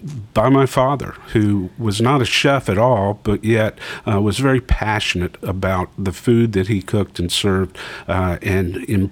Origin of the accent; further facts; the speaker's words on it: Bogalusa, Louisiana, United States; It's very interesting when I tell people I'm from Bogalusa and that I write about Cajun and Creole food. It doesn't take long for people to look on a map and figure out that Bogalusa is about as far away in the state of Louisiana as you can get